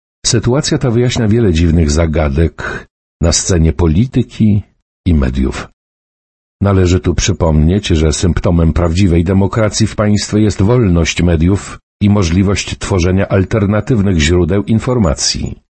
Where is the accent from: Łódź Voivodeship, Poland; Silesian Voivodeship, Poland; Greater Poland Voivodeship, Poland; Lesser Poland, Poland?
Łódź Voivodeship, Poland; Łódź; Urodziłem się i wychowałem w Łodzi